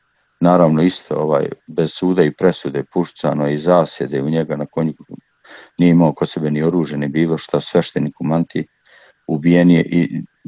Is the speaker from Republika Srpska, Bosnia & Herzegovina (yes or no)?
no; Ljeskovica, Zenica-Doboj Canton, Bosnia & Herzegovina; Pa ja sam rođen i odrastao između Žepča i Zavdovića, selo jedno Ljeskovica, to je u ratnoj podijeli ostalo u federaciji